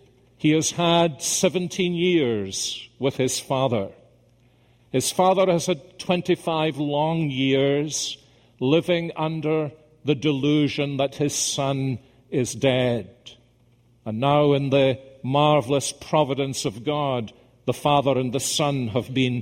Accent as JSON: {"language": "English", "region": "Scotland", "country": "United Kingdom", "said": "Many of you know I spent the last few days in my home country of Scotland"}